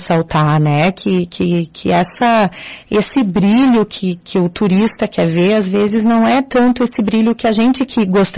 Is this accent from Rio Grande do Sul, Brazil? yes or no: yes; Caxias do Sul, Rio Grande do Sul, Brazil; Eu entendo, assim, porque eu sou de Caxias, eu também lembro de várias festas, né?